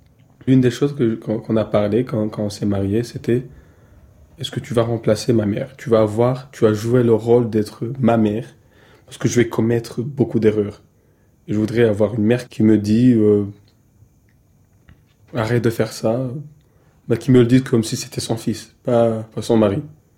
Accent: Rwanda; Je suis rwandais, rescapé du génocide contre les Tutsis. J'ai 28 ans, je suis né dans une famille de 6 personnes.

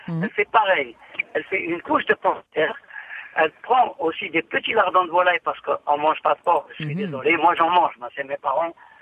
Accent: Pays de la Loire, France; Oui, je suis un Mayennais

